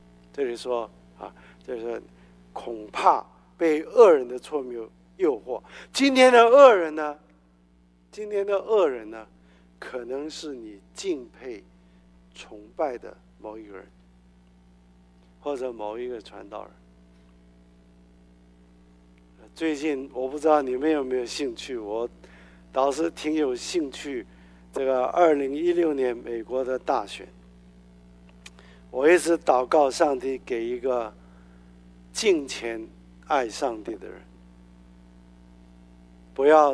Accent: China; 那我们中国人老一辈的父亲对儿子，你他说什么就要听，对不对？

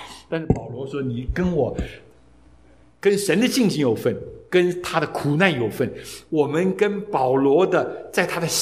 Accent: China; 我们的美国长大的吓死了，但我们中国人一听就知道

